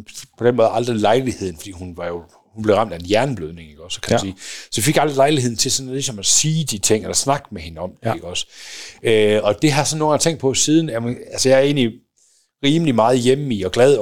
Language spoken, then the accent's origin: Danish; West Jutland, Denmark; jeg også kunne tænke det som dansker eller vestjyde